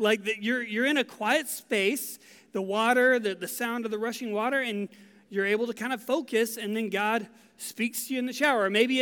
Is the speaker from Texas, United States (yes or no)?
yes; Texas, United States; I grew up in West Texas. You would think I would like the warm weather. I'm used to it.